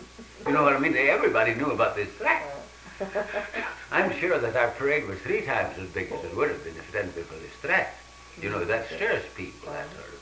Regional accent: Joplin, Missouri, United States; we were supposed to have in my hometown, Joplin, we were supposed to have Red Cross, was to serve us dinner.

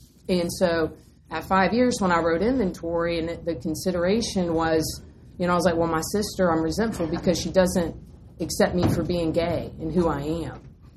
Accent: North Carolina, United States; And so I was raised in North Carolina, very Southern, and I'm not even raised in a church.

